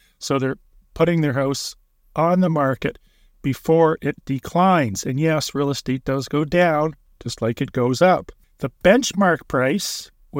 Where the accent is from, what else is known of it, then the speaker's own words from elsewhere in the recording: Ontario, Canada; if you compare it to my hometown in Ontario.